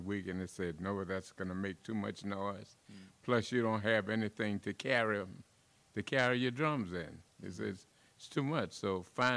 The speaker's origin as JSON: {"language": "English", "town": "New Orleans", "region": "Louisiana", "country": "United States", "said": "I'm from New Orleans."}